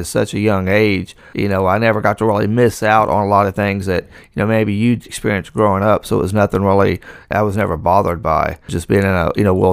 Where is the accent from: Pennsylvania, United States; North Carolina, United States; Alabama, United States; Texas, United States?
Texas, United States; Port Arthur; born there; now in Lake Charles, United States; I was born in Port Arthur, Texas, and I've been here in Lake Charles for about 10 years now.